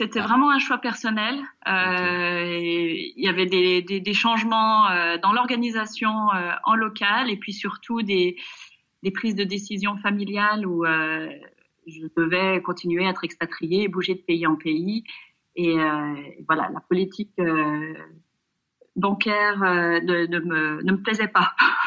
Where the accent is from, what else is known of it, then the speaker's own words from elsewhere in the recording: Nigeria; also born or lived in Savoie, France / Mexico / India / Romania; now in Singapore; Je suis savoyarde, j'ai grandi au Nigeria, j'ai traversé l'Afrique en Lada avec mes parents, j'ai vécu au Mexique, en Inde, en Roumanie, à Chypre, à Dubaï et maintenant je suis basée à Singapour, la ville état jardin.